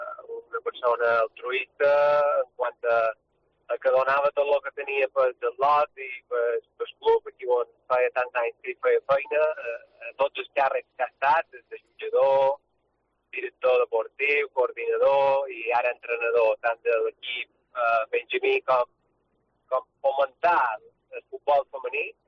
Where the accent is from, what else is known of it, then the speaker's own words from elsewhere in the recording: Cardedeu, Catalonia, Spain; que era Cardedà, que és el meu poble